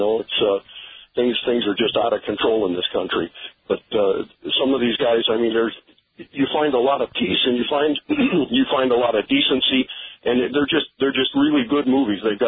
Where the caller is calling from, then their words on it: Creal Springs, Illinois, United States; I'm calling from Creole Springs, just south of Marion.